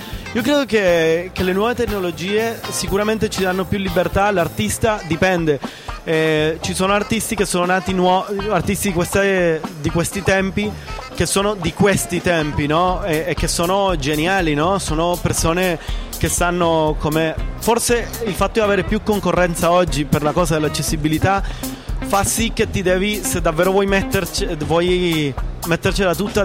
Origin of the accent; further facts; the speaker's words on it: Venezuela; come io vengo dal Venezuela e conosco casi bellissimi che si sono fatti in Venezuela